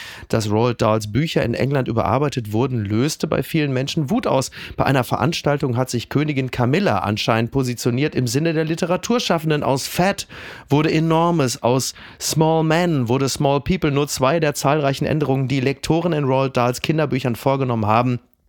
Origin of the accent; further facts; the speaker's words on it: North Rhine-Westphalia, Germany; Und ich komme ja aus dem Ruhrgebiet.